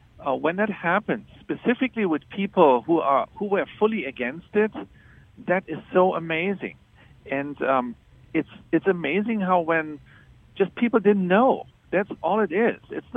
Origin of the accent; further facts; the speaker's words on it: Germany; English is a second language; and I you know, I grew up in Germany